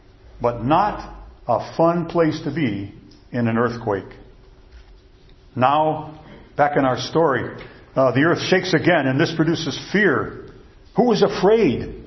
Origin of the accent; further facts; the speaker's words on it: Michigan, United States; Most of you know that I came from the North Country, where they have 11 months of winter and 1 month of bad snow in Michigan.